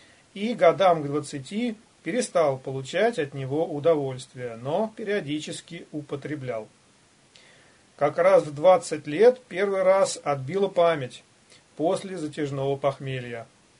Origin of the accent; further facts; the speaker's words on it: Arzamas, Nizhny Novgorod Oblast, Russia; born there; Родился я в Арзамасе в семье учителей. Мама – учитель, отец – преподаватель в институте.